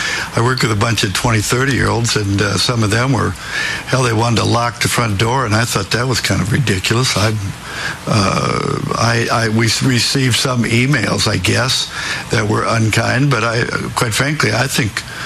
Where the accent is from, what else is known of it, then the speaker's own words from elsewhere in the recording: Iowa, United States; I was raised in Iowa, and Eastern Iowa went 10% for Trump, and there were three issues.